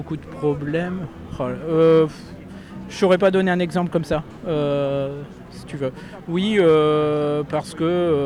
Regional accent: Lille, Hauts-de-France, France; Oui, je suis Lillois

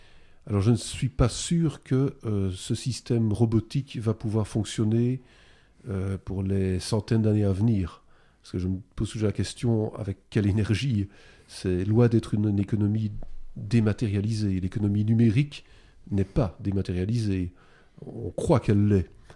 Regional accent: Belgium; puisque je suis belge

